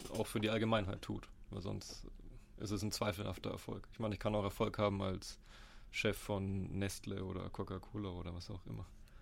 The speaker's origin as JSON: {"language": "German", "town": "Nuremberg", "region": "Bavaria", "country": "Germany", "said": "aus Nürnberg, wo ich herkomme"}